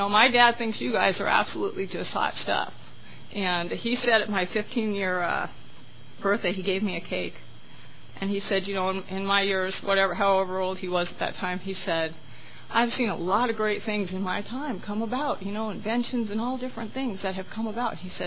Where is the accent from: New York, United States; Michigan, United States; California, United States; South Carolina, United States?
California, United States; Redondo Beach; I grew up in Redondo Beach. I was born and raised there.